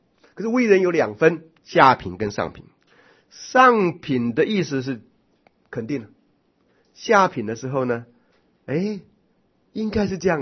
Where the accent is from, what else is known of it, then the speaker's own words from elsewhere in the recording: Taiwan; 我小时候是在中和大溪那边烧煤球长大的。